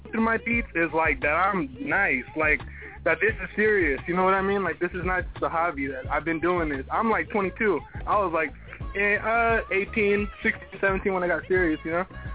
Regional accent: Centralia, United States; Yo, what up? It's … I'm from Centralia.

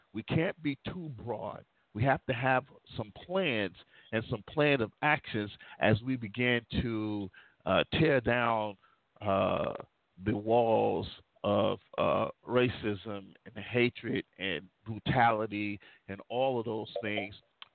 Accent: United States; I often say that we're living inside of two worlds. Being an American, then two being, one being black and then two being a black American.

